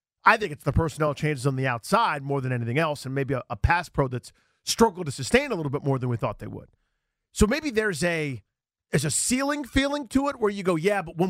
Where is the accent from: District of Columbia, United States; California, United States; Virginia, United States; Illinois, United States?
District of Columbia, United States; Washington; I grew up in Washington, D.C. I went to kindergarten through college in D.C.